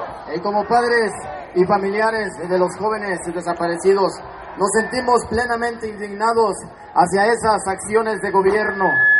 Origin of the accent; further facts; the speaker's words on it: Mexico; la bandera que nos representa como mexicanos